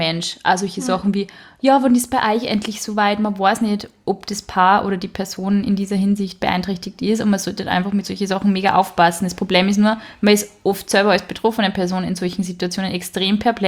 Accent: Braunau, Upper Austria, Austria; Oh, meine Heimatstadt.

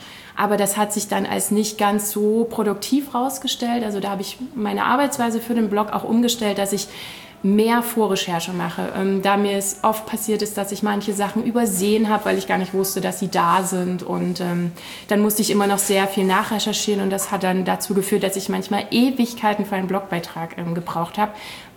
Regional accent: Königsbrück, Saxony, Germany; now in Leipzig, Germany; Ursprünglich komme ich aus einem kleinen Ort in der sogenannten Westlausitz aus Königsbrück. Also ich bin sozusagen auch in der Provinz aufgewachsen, wohne jetzt in der Großstadt

